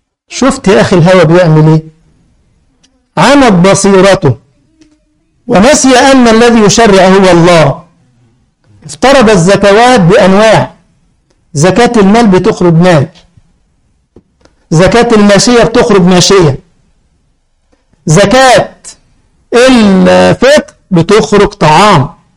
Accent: Egypt; احنا كلمة زفت عندنا في مصر عيب قوي، انما هنا يا جماعة زفت يعني عصير

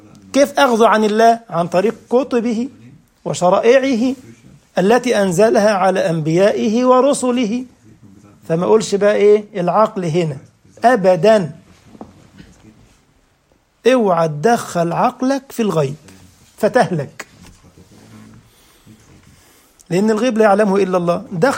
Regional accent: Egypt; احنا عندنا في مصر برضه جنينة حيوانات في الجيزة

